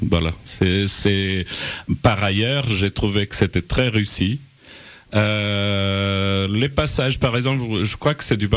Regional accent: Portugal; French is a second language; Je suis portugais, donc j'ai un autre regard sur l'Afrique, un peu différent de celui des Français.

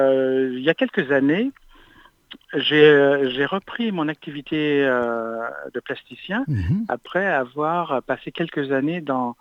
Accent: Quebec, Canada; moved away as an adult; now in France; Et je suis venu en France en 84 pour un an.

